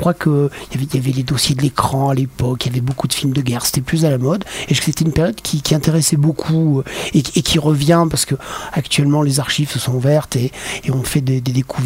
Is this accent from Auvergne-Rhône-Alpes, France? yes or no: yes; Auvergne-Rhône-Alpes, France; Je suis auvergnat, mais enfin maintenant, l'Auvergne, Auvergne-Rhône-Alpes, c'est la même région.